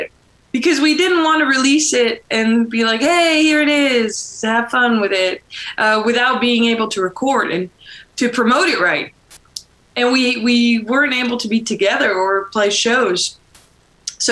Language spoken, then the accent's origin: English; Utrecht, Netherlands; English is a second language; I'm from Utrecht, the Netherlands, which is about maybe 30 minutes from Amsterdam.